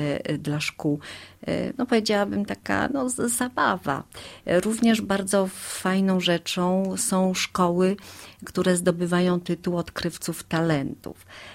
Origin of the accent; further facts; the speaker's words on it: Lower Silesian Voivodeship, Poland; My tu na Dolnym Śląsku to jesteśmy zdolni Ślązacy.